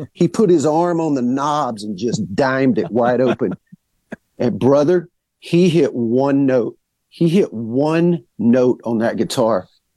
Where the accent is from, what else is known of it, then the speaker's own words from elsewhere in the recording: Alabama, United States; I'm like, man, I'm from Alabama. Why do I think I need